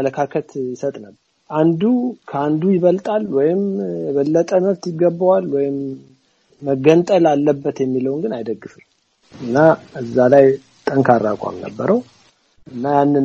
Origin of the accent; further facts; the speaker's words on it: Addis Ababa, Ethiopia; now in United States; አዲስ አበባ ተወልጄ ነው ያደግኩት፣ ግን ኢትዮጵያ ውስጥ ብዙ ቦታ ለመዘዋወር እድል ነበረኝ።